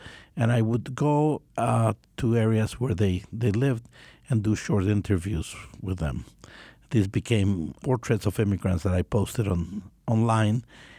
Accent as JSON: {"language": "English", "country": "Guatemala", "tie": "born or raised there", "said": "Growing up in Guatemala at a very repressive time in a very strict family"}